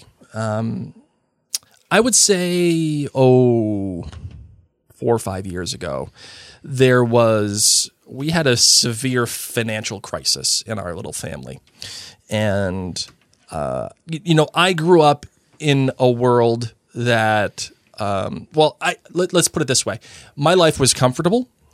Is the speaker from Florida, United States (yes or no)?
no; Massachusetts, United States; See, I grew up in Massachusetts, and there's this, you know, there's a place in the Cape. It's the Kennedy compound.